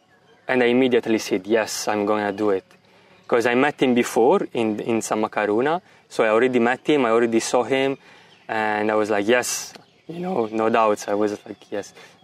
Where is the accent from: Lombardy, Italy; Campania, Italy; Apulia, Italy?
Apulia, Italy; English is a second language; moved away as an adult; now in Thailand; In Italy, in my hometown.